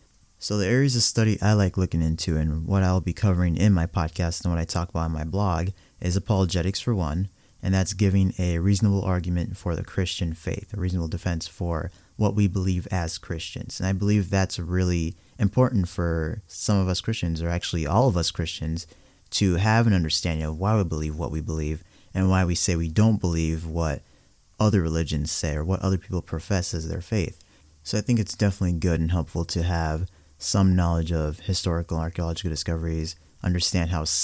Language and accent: English; Nigeria; I myself, I'm Nigerian.